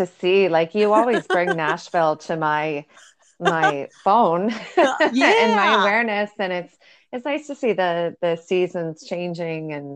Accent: Winnipeg, Manitoba, Canada; Well, I'm from Winnipeg, so we're built for

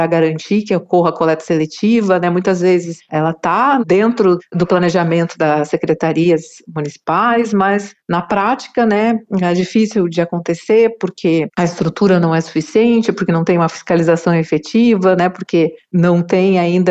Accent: Brazil; enquanto ser humano, enquanto brasileiro

